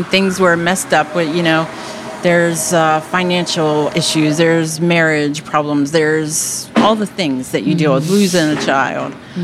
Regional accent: Milton, Delaware, United States; also born or lived in Lewes / Georgetown; We live in Milton. I grew up in Milton. We moved away as far as Lewis and Georgetown and then back to Milton.

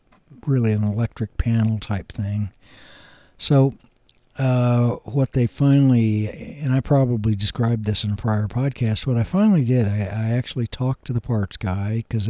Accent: Kansas, United States; Like, where I was born and raised in Kansas, whenever it would snow, typically the snow would hang around for a while.

